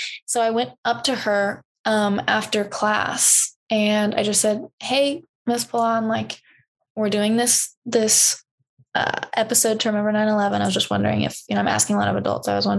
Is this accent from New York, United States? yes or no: yes; New York, United States; I grew up in New York. I have a lot of family there.